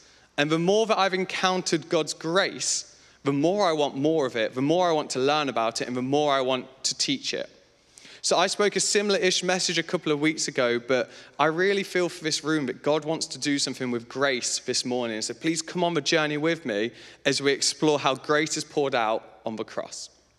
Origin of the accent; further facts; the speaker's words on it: Leicester, East Midlands, United Kingdom; accent: Leicester; I'm from Leicester. So I apologize for the horrendous accent, because nobody goes, oh, I'd like a Leicester accent.